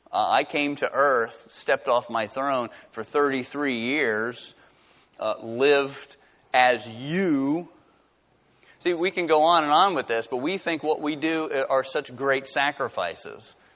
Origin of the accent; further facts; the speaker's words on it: Valdosta, Georgia, United States; Listen, I grew up in Valdosta, Georgia. It's all about football, folks.